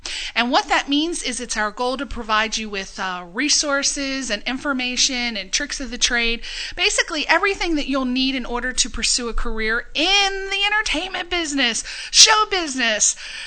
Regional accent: East Coast, United States; So I remember, I'm from the East Coast, I remember hearing all about the Valley.

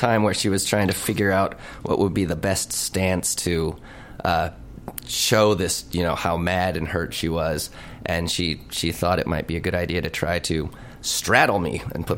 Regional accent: United States; I guess I grew up in America.

